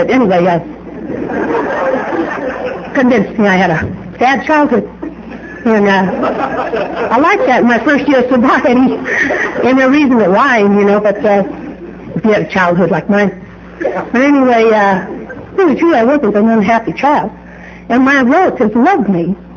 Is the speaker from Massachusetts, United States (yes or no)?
no; Springfield, Missouri, United States; also born or lived in Wichita, Kansas; I'm from Springfield. Actually, I was born in Wichita, Kansas, but I was raised in Springfield, Missouri. And my whole family's there.